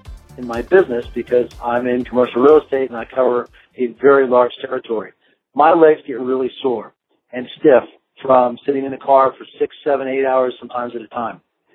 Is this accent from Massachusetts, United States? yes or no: no; Reisterstown, Maryland, United States; I'm a hiker from Reisterstown, Maryland.